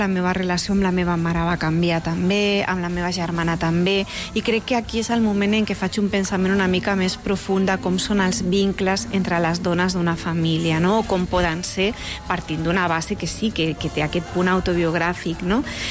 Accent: Cornellà de Llobregat, Catalonia, Spain; quan vaig al barri on vaig créixer, que és a Sant Ildefons, a Cornellà

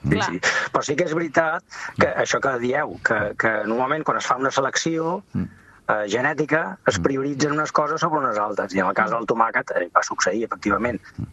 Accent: El Prat de Llobregat, Catalonia, Spain; També és veritat que aquí al Prat som molt carxoferos i la sabem diferenciar.

